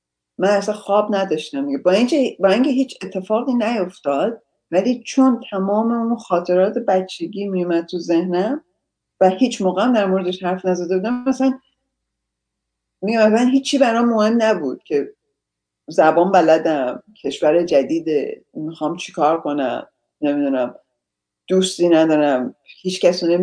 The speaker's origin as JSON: {"language": "Persian", "country": "Iran", "tie": "born or raised there", "also_born_or_lived": "Sweden", "moved": "as an adult", "said": "خلاصه گذشت تا سن 24 سالگی که من از ایران اومدم بیرون، اولین مهاجرتم به سوئد بود چون خواهر بزرگم سوئد زندگی میکرد."}